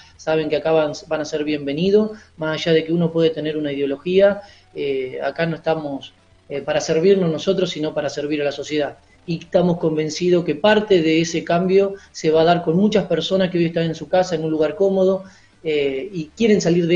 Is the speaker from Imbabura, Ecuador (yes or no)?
yes; Ibarra, Imbabura, Ecuador; yo que vengo de Ibarra, como ustedes bien lo saben